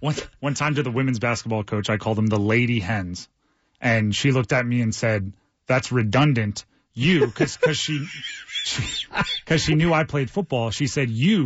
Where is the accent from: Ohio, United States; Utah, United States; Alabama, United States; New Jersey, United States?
New Jersey, United States; Grew up, part of my childhood was in Jersey.